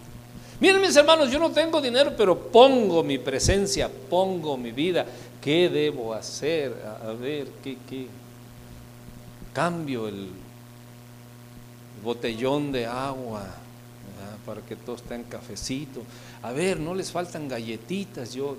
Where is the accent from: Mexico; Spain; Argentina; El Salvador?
Mexico; Tlaquepaque, Jalisco; Yo soy de Tlaquepaque.